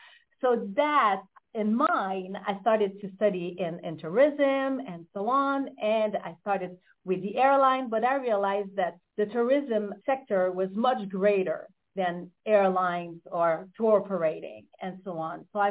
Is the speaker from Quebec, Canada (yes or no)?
yes; Montreal, Quebec, Canada; as you probably can hear in my accent, I'm Canadian born, so born and raised in Montreal, Quebec, and I lived in Montreal all my life.